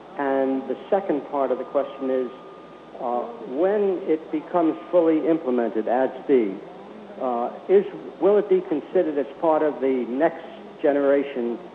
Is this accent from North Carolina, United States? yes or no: yes; North Carolina, United States; from North Carolina, and I have a two-part question.